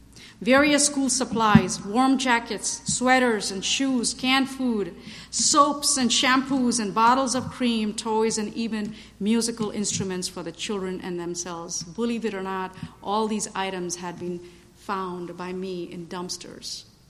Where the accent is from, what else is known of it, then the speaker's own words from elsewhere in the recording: India; And I grew up in India, but to me that poverty was shocking.